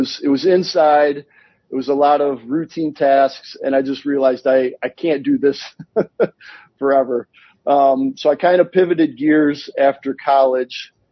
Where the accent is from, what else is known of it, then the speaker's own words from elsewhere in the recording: Illinois, United States; I grew up here in Northern Illinois, fourth generation farm.